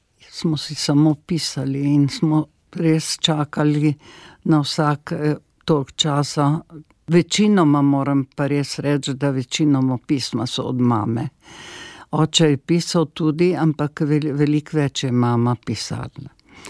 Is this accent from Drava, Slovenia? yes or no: no; Savinja, Slovenia; večino življenja sem preživela v Savinjski dolini, se tudi poročila in živela v Žalcu 30 let. Potem sem se z možem zasidala hišo in se preselila v Braslovče.